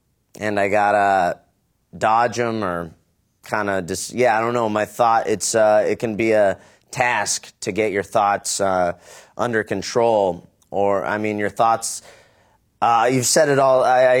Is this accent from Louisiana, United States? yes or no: no; San Diego, California, United States; now in South Carolina, United States; I'm from San Diego, yeah. Yeah, California guy.